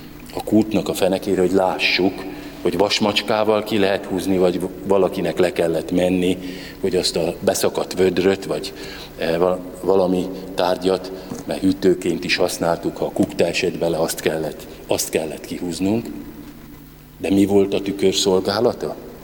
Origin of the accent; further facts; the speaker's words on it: Transdanubia, Hungary; én még olyan helyen nőttem föl Dunántúlon, ahol ásott kutból húztuk a vizet.